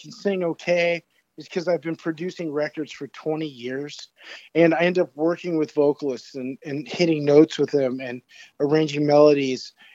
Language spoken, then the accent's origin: English; United States; And I'm the American in the band. Well, actually, there's two Americans in the band now.